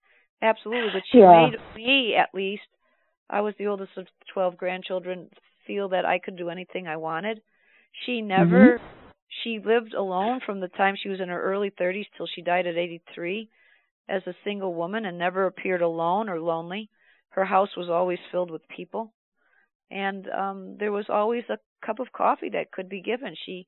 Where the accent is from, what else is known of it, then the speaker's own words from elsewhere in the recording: Dunmore, Pennsylvania, United States; I was raised in Dunmore, a few blocks away from her.